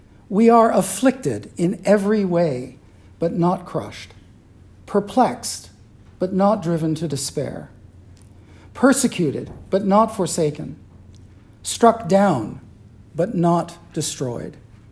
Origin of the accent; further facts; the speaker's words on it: Colorado Springs, Colorado, United States; I grew up in Colorado Springs, where the Great Plains meet the Front Range of the Rocky Mountains at the foot of Pikes Peak.